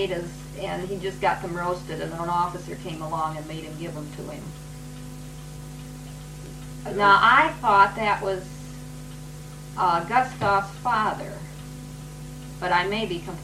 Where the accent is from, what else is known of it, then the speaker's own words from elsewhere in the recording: Chicago, Illinois, United States; If they found out I was from Chicago.